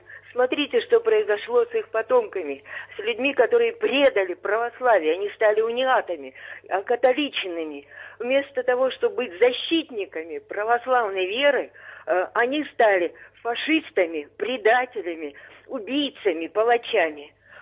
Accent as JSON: {"language": "Russian", "region": "Krasnodar Krai", "country": "Russia", "said": "я сама казачка, и мои предки запорожские казаки. Я кубанская."}